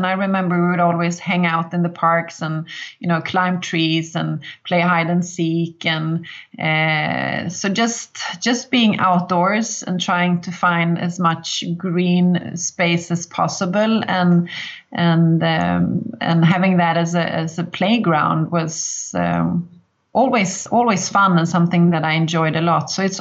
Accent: Malmö, Skåne, Sweden; English is a second language; Well, I grew up in the southernmost parts in Sweden in a city called Malmö, which is the third largest city in Sweden.

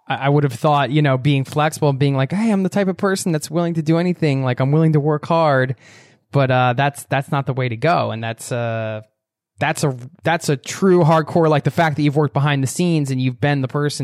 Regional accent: United States; So you're Canadian. I'm from the States.

